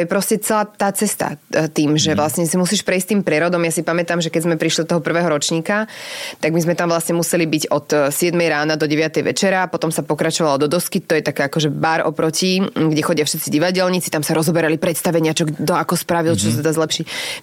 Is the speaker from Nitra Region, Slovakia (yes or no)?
yes; Nitra, Nitra Region, Slovakia; now in Senec, Slovakia; potom sme sa presťahovali do Krškán, takže už som nebola taká Klokočinová.